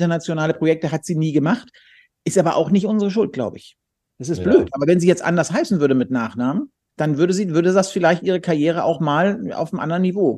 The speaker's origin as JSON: {"language": "German", "country": "Germany", "said": "ich komme aus Deutschland"}